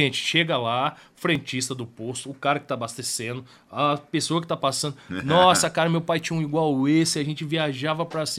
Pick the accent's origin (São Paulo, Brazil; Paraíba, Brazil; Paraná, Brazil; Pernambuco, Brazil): Paraná, Brazil; Apucarana; born there; now in Londrina, Brazil; Eu, na verdade, sou nascido em Apucarana.